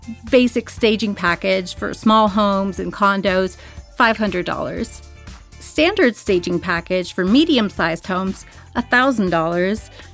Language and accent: English; Pittsburgh, Pennsylvania, United States; from Pittsburgh.